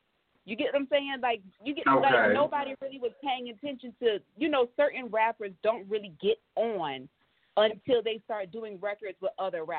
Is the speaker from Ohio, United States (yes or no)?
no; Florida, United States; I am from South Florida.